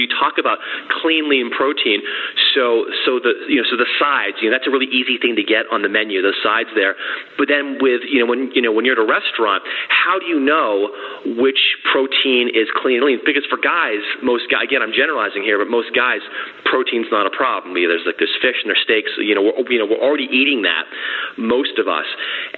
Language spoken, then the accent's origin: English; Maine, United States; Well, I grew up in Maine, so that's good to hear about the lobster there.